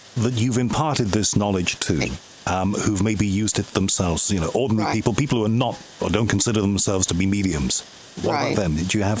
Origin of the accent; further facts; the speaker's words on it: Liverpool, North West England, United Kingdom; I'm from Liverpool, and Liverpool, you may not know this, but is a city that is half Catholic and half Protestant, and my family is divided right down the middle.